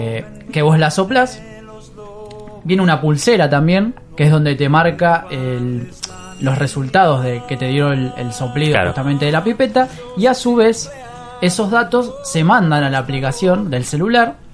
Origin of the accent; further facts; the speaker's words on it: Argentina; capaz a nosotros como argentinos